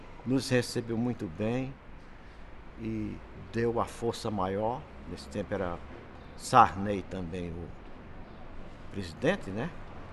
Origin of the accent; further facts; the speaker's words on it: Pereiro, Ceará, Brazil; now in Ceilândia, Brazil; Eu sou natural do Ceará. Uma cidade em cima de uma serra, no Vale Jaguaribana. Pereiro.